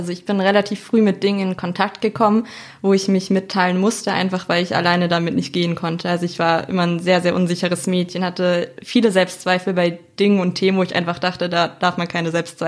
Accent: Baden-Württemberg, Germany; Ich bin 21 Jahre alt. Ich komme aus dem schönen Schwarzwald-Wahlkreis bei Donaueschingen.

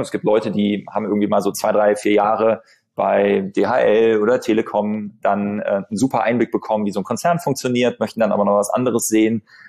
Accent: Bonn, North Rhine-Westphalia, Germany; Ich bin Bonner, ja. Ich bin in Bonn geboren hier

